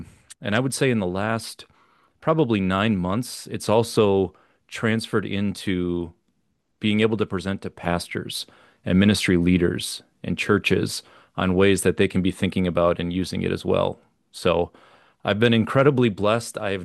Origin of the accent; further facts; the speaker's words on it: Wisconsin, United States; I'm from Wisconsin, but winters are always a little tough.